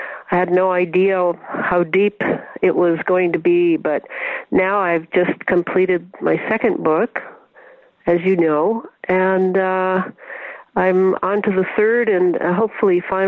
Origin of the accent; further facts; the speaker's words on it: Detroit, Michigan, United States; I grew up in an Eastern European neighborhood of about five square blocks in Detroit, Michigan.